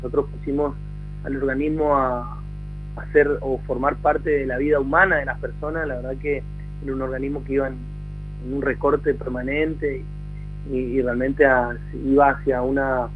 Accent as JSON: {"language": "Spanish", "country": "Argentina", "said": "nos han dejado a nosotros como argentinos"}